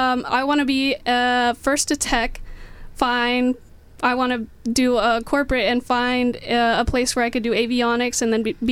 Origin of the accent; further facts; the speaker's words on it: Houston, Texas, United States; Yes, so I'm from Houston, Texas.